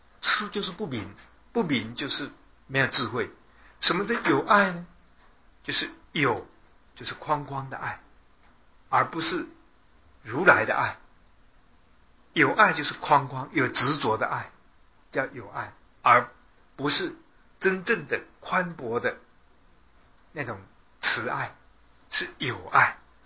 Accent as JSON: {"language": "Chinese", "country": "China", "said": "所以我们中国人讲孝道的意思是说"}